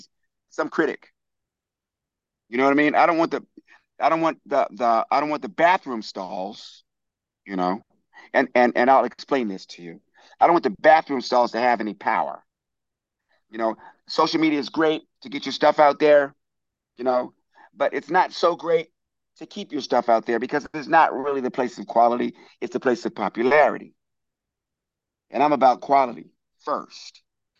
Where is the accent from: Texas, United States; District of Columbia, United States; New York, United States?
District of Columbia, United States; Washington; because I come from the Washington, D.C. metropolitan area, and that now is the DMV.